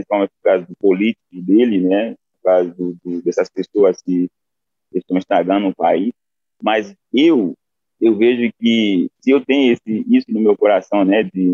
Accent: Haiti; Portuguese is a second language; now in Brazil; todos os haitianos sintam para ver uma postura dessa, né? Uma coisa dessa. Enquanto eu estou aqui no Brasil

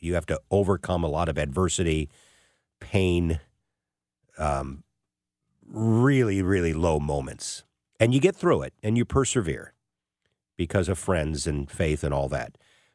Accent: Missouri, United States; I end up back in my hometown as a sportscaster for Channel 4 here in town.

